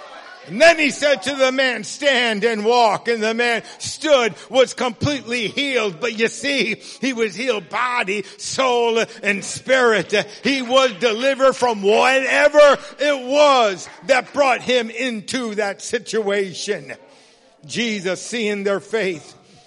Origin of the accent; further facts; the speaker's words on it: New York, United States; I'm a New Yorker. I like pizza.